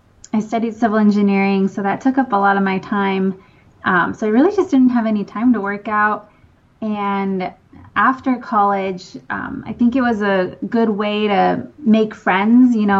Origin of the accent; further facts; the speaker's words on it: California, United States; But I grew up in the Bay Area, and now I'm living in Redondo Beach.